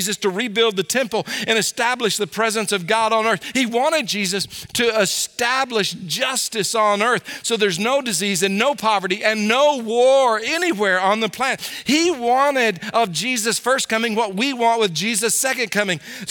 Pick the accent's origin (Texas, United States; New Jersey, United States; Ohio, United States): Texas, United States; Fort Worth; I'm from Fort Worth, okay? I graduated from Fort Worth, so no emails, just a joke.